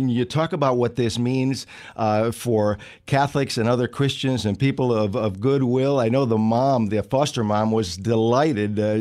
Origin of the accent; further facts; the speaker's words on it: Illinois, United States; other states like Illinois, my home state